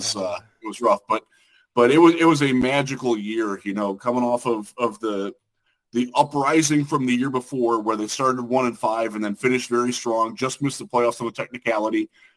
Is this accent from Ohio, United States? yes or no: yes; Cleveland, Ohio, United States; But I'm originally from Cleveland, but I am not a Browns fan.